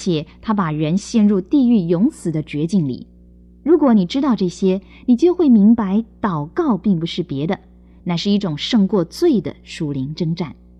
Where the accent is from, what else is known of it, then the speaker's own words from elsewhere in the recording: China; 我们都是中国人，我们都有一颗爱中国的心，